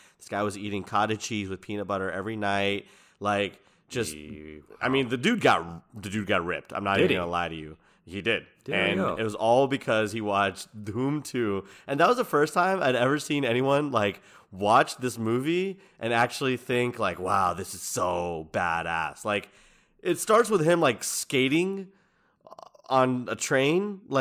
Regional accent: Georgia, United States; So, I grew up in Georgia, and I went to a very kind of, for lack of a better word, not multicultural college, right?

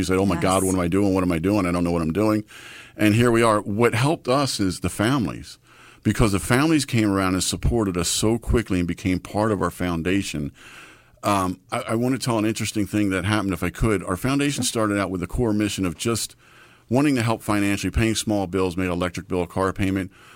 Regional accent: Dundalk, Maryland, United States; I grew up in Maryland, a Dundalk boy, and I wanted to give back to my community.

